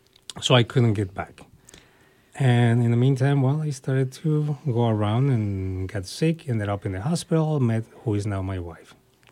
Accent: Mexico; moved away; Latino. Well, I came from Mexico. If you call me Mexican, I can sort of feel something about the term.

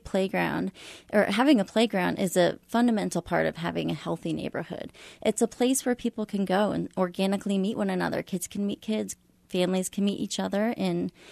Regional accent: Parkville, Missouri, United States; now in Kansas City, United States; I'm from Parkville originally, and we moved to the neighborhood because of all the park space.

